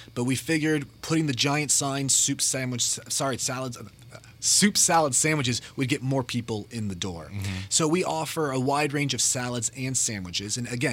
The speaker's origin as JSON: {"language": "English", "town": "Las Vegas", "region": "Nevada", "country": "United States", "said": "I'm from Vegas, and restaurants change every 3 to 5 years."}